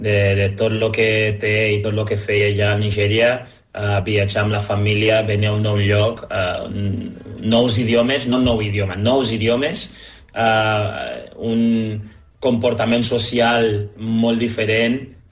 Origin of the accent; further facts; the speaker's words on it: Lleida, Catalonia, Spain; accent: Lleida; I jo de Lleida, i per a compte que sóc de Lleida, per vosaltres parlo com els lleidatans, però aquí a Lleida